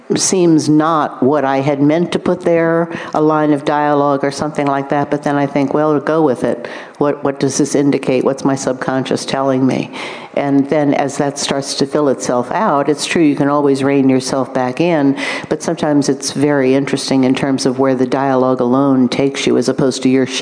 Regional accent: Washington, District of Columbia, United States; I mean, I grew up in Washington, D.C. I'm a public school kid

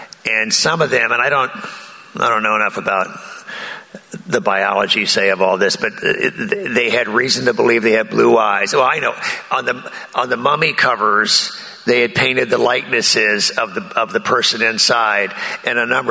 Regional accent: Philadelphia, Pennsylvania, United States; I'm from Philadelphia, and at the University of Pennsylvania Museum

